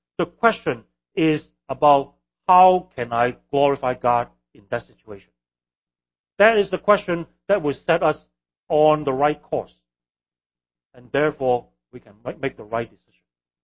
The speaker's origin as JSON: {"language": "English", "country": "Hong Kong", "tie": "born or raised there", "second_language": "English", "said": "We live on a sixth floor. And I remember often time when there's typhoon. I grew up in Hong Kong."}